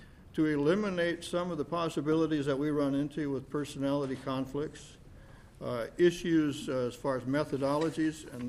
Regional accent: Dodge Center, Minnesota, United States; Well, quite frankly, I was born and raised in Dodge Center in Dodge County.

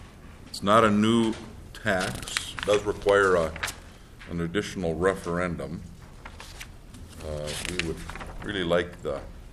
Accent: Ashland, Wisconsin, United States; We're from Ashland.

